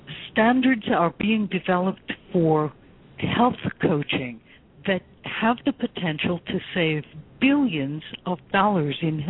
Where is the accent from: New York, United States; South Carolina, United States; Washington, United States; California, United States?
New York, United States; Buffalo; moved away as an adult; I moved out of my hometown, Buffalo, New York, when I was, I think, 18 years old.